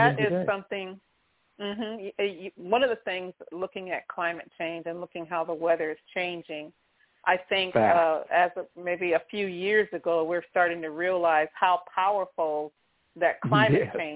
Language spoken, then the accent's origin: English; California, United States; we used to think, growing up in California, we used to think when they had the mudslides, you know, why do you build your house up there?